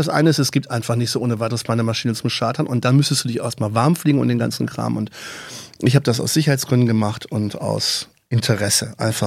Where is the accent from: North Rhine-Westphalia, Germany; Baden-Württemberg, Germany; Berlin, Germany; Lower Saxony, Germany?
Baden-Württemberg, Germany; aus meiner alten Heimat, Baden-Württemberg